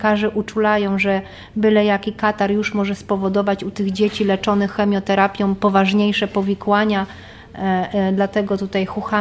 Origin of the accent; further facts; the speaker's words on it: Piła, Greater Poland Voivodeship, Poland; bo my jesteśmy z Piły